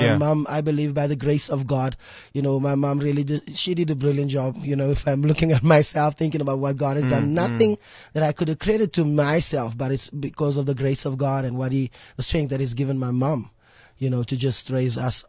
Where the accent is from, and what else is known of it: Eldorado Park, Gauteng, South Africa; born or raised there